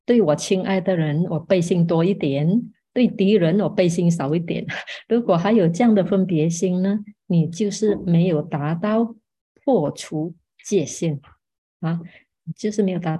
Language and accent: Chinese; China; 说为什么他那里可以这样虐待我们中国人呢？